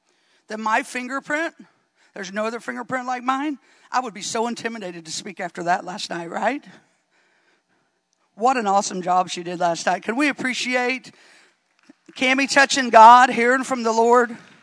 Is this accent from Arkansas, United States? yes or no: yes; Arkansas, United States; I'm going to ask Arkansas just because I'm from Arkansas, if you'll indulge me.